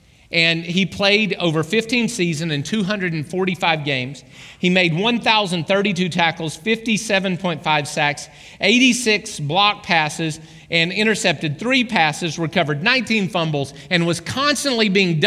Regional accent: Oklahoma, United States; I grew up in Oklahoma, all right? The only professional team we had in Oklahoma was the University of Oklahoma.

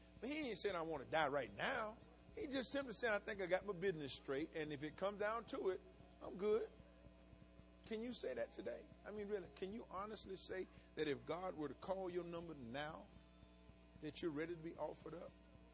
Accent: the South, United States; and I'm from the South, we do grits.

